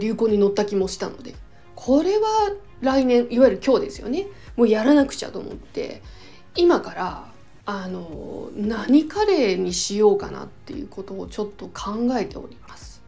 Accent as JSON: {"language": "Japanese", "region": "Kanto", "country": "Japan", "tie": "born or raised there", "said": "私はちょっと生まれも育ちも多分よっぽどのことがない限り一生関東地方から出ないとは思いますので、"}